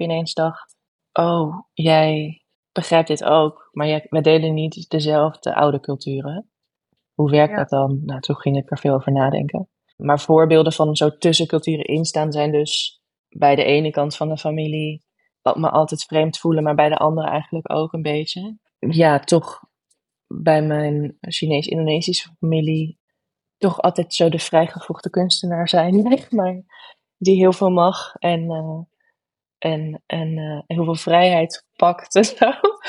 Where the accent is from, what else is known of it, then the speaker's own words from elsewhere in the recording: Netherlands; al mijn ervaringen om in het opgroeien als kind in Nederland. Ertussen culturen in.